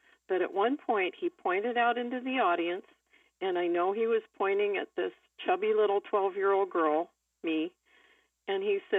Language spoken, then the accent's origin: English; Fresno, California, United States; Well, I grew up in Fresno, California, where I am now.